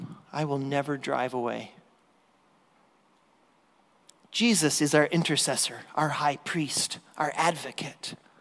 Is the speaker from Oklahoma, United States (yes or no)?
no; Michigan, United States; As some of you may know, I grew up in Michigan, and it had been my lifelong dream to that point to someday go to Alaska.